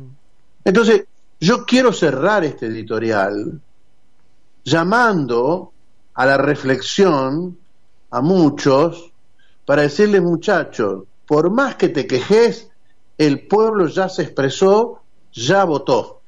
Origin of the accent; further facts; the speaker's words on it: Argentina; Y además somos argentinos